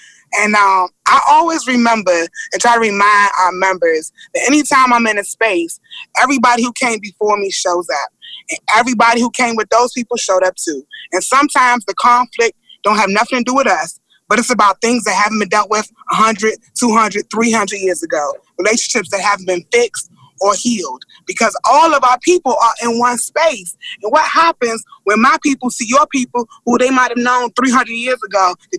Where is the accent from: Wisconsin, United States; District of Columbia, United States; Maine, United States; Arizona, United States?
District of Columbia, United States; Washington; I'm born and raised in Washington, D.C. My people have been here for over 150 years. And my great-grandmother remembers when she got electricity in Southeast D.C.